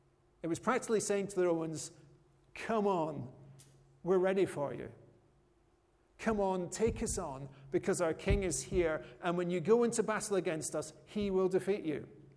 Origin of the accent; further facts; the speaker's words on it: United Kingdom; We're British, and it's been a long time since anyone succeeded in invading our green and present land.